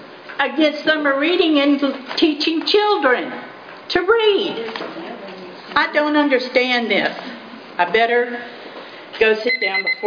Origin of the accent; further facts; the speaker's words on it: Denham Springs, Louisiana, United States; I'm from District 3 and from Denham Springs.